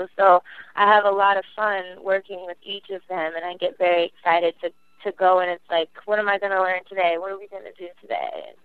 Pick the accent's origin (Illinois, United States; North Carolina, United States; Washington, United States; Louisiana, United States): Washington, United States; Seattle; because, you know, I'm from Seattle, of course, I'm a Seahawks fan